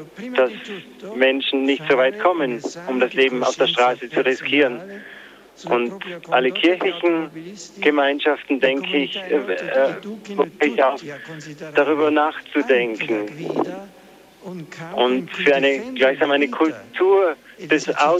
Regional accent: Trentino-Alto Adige, Italy; die wir selber als Südtiroler in Brixen miterleben durften

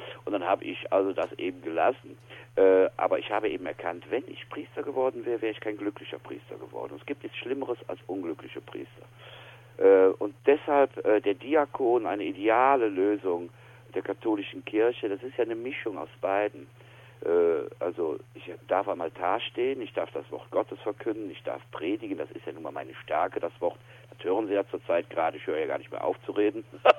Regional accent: Wipperfürth, North Rhine-Westphalia, Germany; Ja, weil ich aus einer sehr katholischen Familie komme und meine Heimatstadt Wipperfürth, die wurde früher genannt Klein-Nazareth. So schwarz und katholisch ist Wipperfürth.

